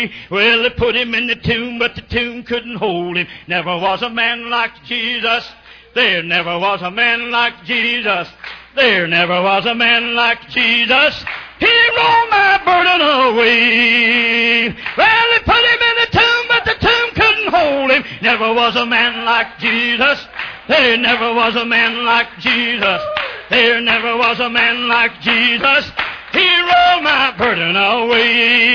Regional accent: Oklahoma, United States; We're here from Oklahoma, 1,200 miles.

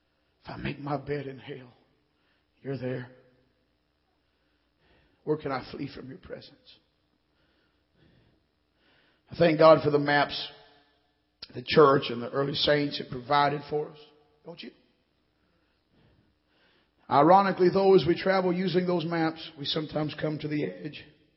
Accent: Kentucky, United States; I'm from Kentucky. You have to forgive me.

